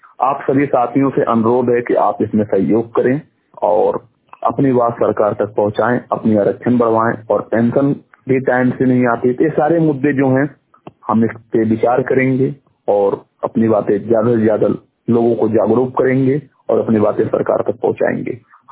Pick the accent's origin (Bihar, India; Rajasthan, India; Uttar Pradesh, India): Uttar Pradesh, India; Haraiya; District Azamgarh Uttar Pradesh विकासखंड हरैया का मूल निवासी हूँ।